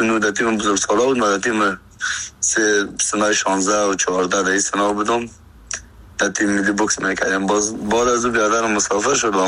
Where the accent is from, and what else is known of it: Afghanistan; moved away as an adult